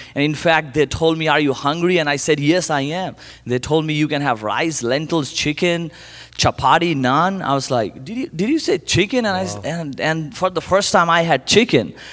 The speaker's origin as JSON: {"language": "English", "town": "Kolkata", "region": "West Bengal", "country": "India", "tie": "born or raised there", "said": "I'm born and raised in Asia, particularly in India, Calcutta."}